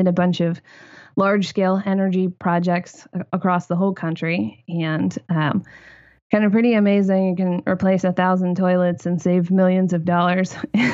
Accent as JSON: {"language": "English", "town": "Lancaster", "region": "Pennsylvania", "country": "United States", "tie": "born or raised there", "said": "In Lancaster, Pennsylvania. So okay. Most people have been there. And no, I'm not Amish, but lots of Amish community there."}